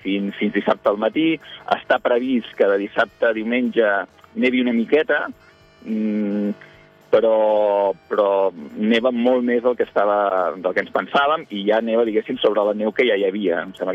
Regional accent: Vilafranca, Catalonia, Spain; la meva dona és d'aquí, de Roquetes, jo soc de Vilafranca, nosaltres vivim molt a prop de Vilafranca

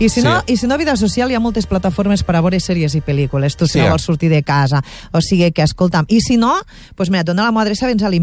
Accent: Catalonia, Spain; soc catalana i a Catalunya no s'ha utilitzat tant

